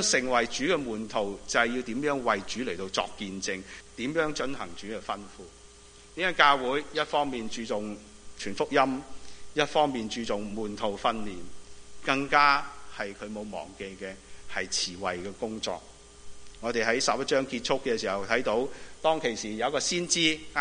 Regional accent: China; 我们中国人呢都似似地啲

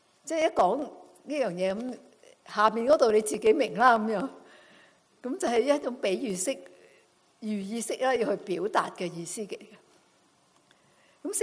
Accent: Guangdong, China; 咁我哋广东人咧就唔会唔明噶

